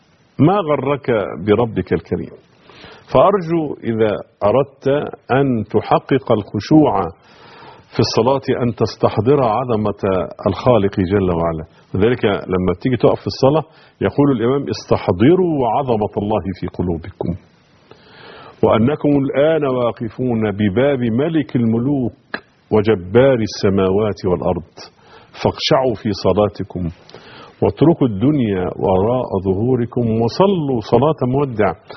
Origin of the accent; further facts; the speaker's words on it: Egypt; كلنا عارفين منطقه اللسان في راس البر، يعني ده اشهر منطقه عندنا في مصر